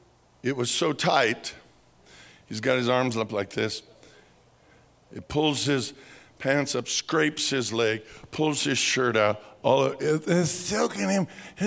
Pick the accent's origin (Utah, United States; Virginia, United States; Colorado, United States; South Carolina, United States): Colorado, United States; Pueblo; he was from my hometown of Pueblo, and he was going back to Pueblo